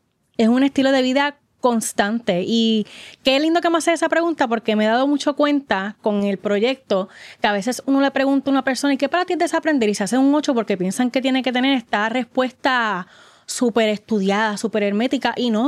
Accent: Arecibo, Puerto Rico; Yo vengo de Arecibo, del campo de Arecibo.

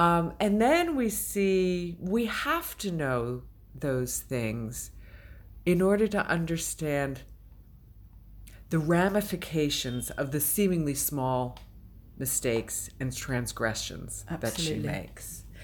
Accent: New York, United States; One thing I would say is that as an American, I think I'm, and as a New Yorker in particular, I am much more schooled in the ways of therapy

